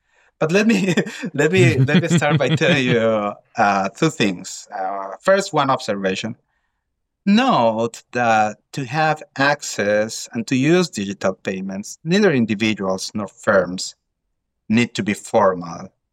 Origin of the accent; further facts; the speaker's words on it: Bolivia; I'm from Bolivia. Informality there is like 80% of the workforce.